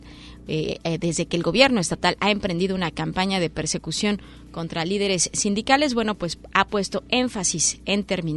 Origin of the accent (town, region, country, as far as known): Mexico